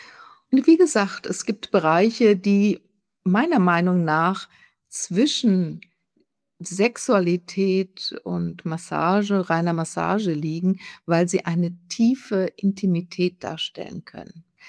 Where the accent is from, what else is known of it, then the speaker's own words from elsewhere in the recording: Frankfurt, Hesse, Germany; ich komme ja aus Frankfurt